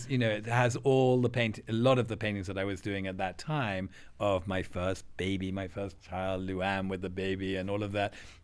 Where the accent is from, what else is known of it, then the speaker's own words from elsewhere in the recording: England, United Kingdom; I was very social growing up in England